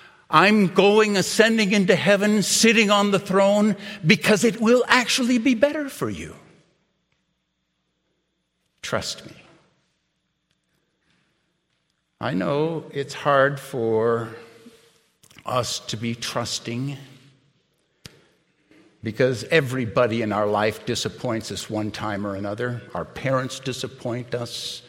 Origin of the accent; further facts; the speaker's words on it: Edgerton, Minnesota, United States; I went to Dort College in northwest Iowa, which was an hour south from my hometown of Edgerton, Minnesota.